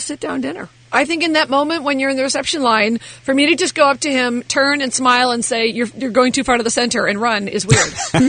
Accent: United States; You know what? I'm an American and I love this country and I love change.

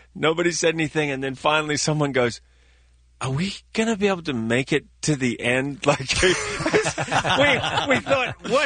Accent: New Zealand; I was told that as a New Zealander I did not need to have a visa to go to Ukraine.

